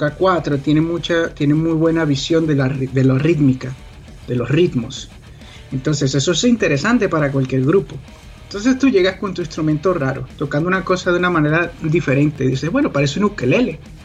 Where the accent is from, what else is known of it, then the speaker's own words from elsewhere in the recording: Venezuela; es increíble que nosotros como venezolanos hemos tenido la indecencia de no promover más nuestro instrumento a otros géneros